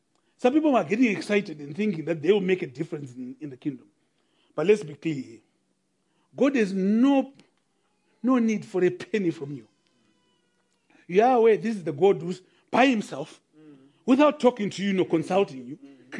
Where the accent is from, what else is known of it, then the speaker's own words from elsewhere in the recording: South Africa; accent: Model C; Sometimes people listen to me with my nearly Model C accent and do not realize that I'm as rural as they come. I grew up in the Bundus